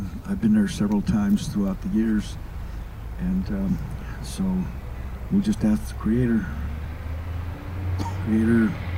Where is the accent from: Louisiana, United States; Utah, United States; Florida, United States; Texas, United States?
Utah, United States; I was born and raised on the Uintah Ore Reservation. Both my parents are Uncompahgre Ute. And I speak Ute fluently.